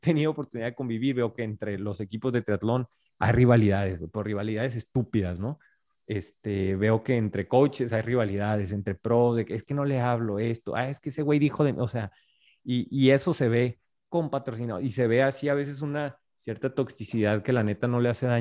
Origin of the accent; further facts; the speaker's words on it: Mexico; Y lo veo mucho como mexicanos